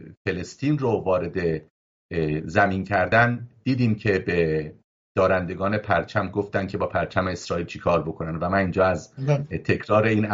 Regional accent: Iran; now in Israel; من این رو به عنوان یک ایرانی اسرائیلی که هم ایران برام عزیزه و هم اسرائیل برام عزیز هست، اینو میگم.

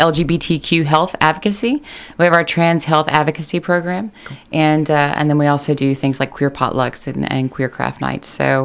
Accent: Lexington, Kentucky, United States; I am right here from Lexington, Kentucky.

